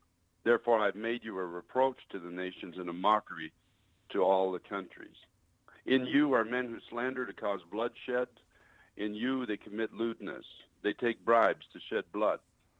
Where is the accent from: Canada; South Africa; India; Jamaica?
Canada; now in United States; I came into this country as a Canadian. I've been here now 24 years. I'm now an American citizen.